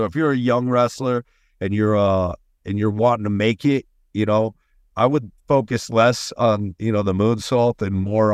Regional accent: Northeast, United States; Taker, that's what I grew up on growing up in the Northeast right here.

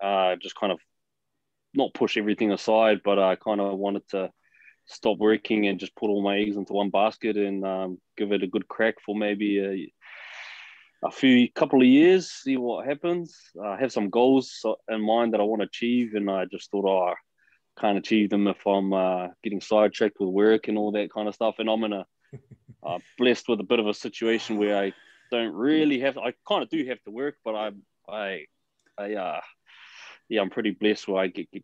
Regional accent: Hamilton, Waikato, New Zealand; also born or lived in Gisborne; to Hamilton. I've been here for about 2 weeks now. I was living in Gisborne for about, yeah. I'm originally from Hamilton.

